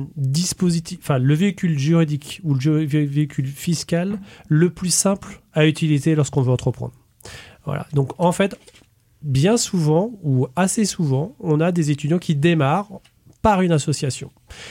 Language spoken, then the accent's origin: French; Brittany, France; je suis pur breton, et de l'autre, parce que je suis vraiment convaincu que la Bretagne est une terre à part